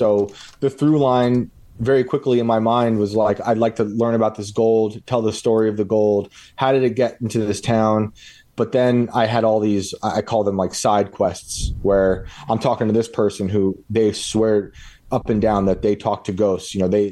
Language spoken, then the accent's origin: English; West Point, New York, United States; I grew up in West Point, New York. So I'm a pretty big Civil War nerd, seeing as how West Point gave the war generals on both sides.